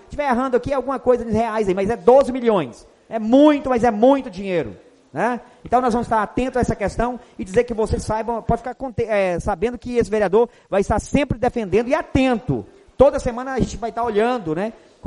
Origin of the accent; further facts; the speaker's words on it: Buritis, Minas Gerais, Brazil; also born or lived in Unaí; De Buritis como um todo, mas eu moro no Distrito de São Pedro, não é vergonha nenhuma dizer que eu nasci em Unaí, sou natural de Unaí, mas vim para o distrito com apenas 5 anos de idade e estou lá até hoje.